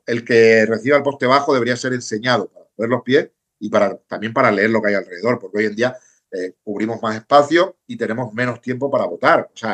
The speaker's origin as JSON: {"language": "Spanish", "region": "Extremadura", "country": "Spain", "said": "O sea, yo soy un tío de Extremadura que, bueno, con mi equipo pues trabajamos lo mejor posible"}